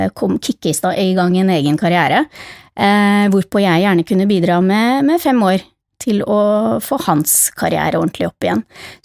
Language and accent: Norwegian; Oslo, Norway; Kanskje ikke helt den retningen min familie hjemme i Oslo hadde sett for seg